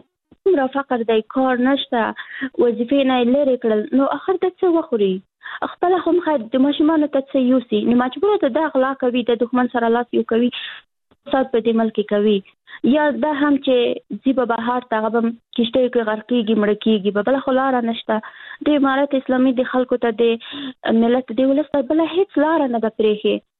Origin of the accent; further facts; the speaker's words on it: Afghanistan; زه افغان یم، مسلمان یم